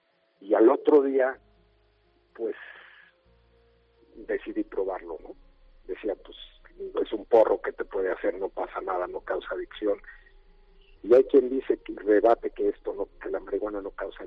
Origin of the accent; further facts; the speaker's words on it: Mexico; No, yo soy de México.